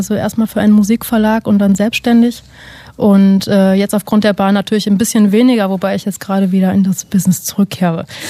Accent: Mülheim an der Ruhr, North Rhine-Westphalia, Germany; Also ich bin eigentlich aus Nordrhein-Westfalen, und zwar gebürtig aus Mülheim an der Ruhr, kennt man.

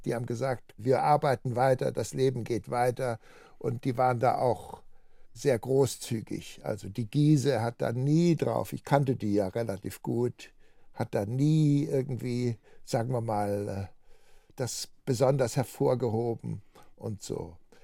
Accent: Munich, Bavaria, Germany; also ich bin ja in München aufgewachsen

